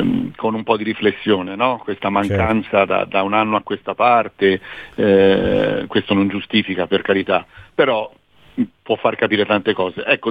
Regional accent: Florence, Tuscany, Italy; ritenevo che fosse meritevole di tutta la nostra attenzione da fiorentini

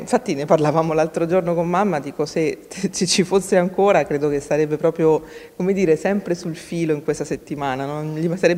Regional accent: Florence, Tuscany, Italy; now in Rome, Italy; io sono un 81, quindi, come dire, ho vissuto da bambina, da ragazzina a Firenze. Poi, diciamo, negli anni sono andata in altri posti, sono venuta a Roma e quant'altro.

